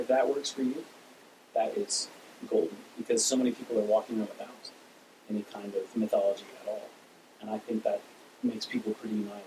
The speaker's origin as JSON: {"language": "English", "region": "Florida", "country": "United States", "said": "I come from Florida, and it's like the people that are the most Christian crusaders"}